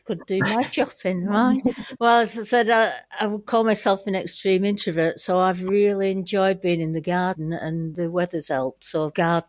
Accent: Chadderton, North West England, United Kingdom; I'm from Chadderton in Oldham.

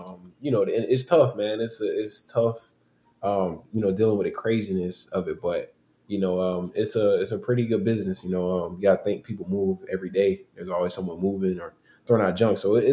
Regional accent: Palm Beach, Florida, United States; I'm from Palm Beach, bro. It was too much for me, bro.

